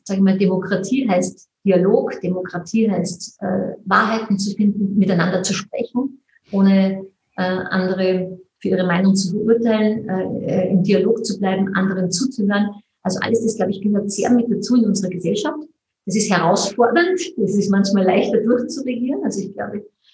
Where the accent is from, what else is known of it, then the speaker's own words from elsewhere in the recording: Mondsee, Upper Austria, Austria; Wenn ich sage, ich komme aus Mondsee